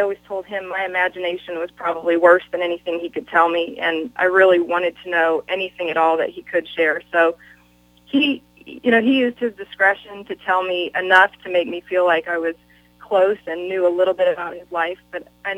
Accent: Pacific Northwest, United States; No, I'm from the Pacific Northwest.

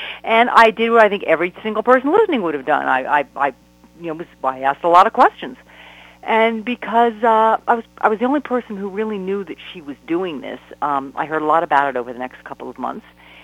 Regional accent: New Jersey, United States; Ah, okay. I grew up in Monmouth County on the North Jersey shore.

